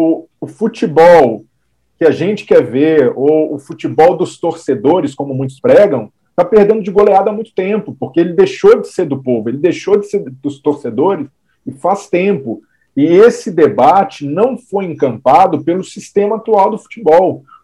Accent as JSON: {"language": "Portuguese", "town": "Belo Horizonte", "region": "Minas Gerais", "country": "Brazil", "said": "Sim, sou de BH."}